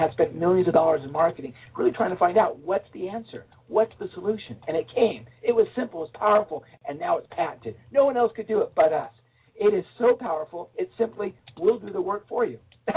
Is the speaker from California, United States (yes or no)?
yes; San Diego, California, United States; also born or lived in New York; Thank you. I was born in New York, raised in San Diego.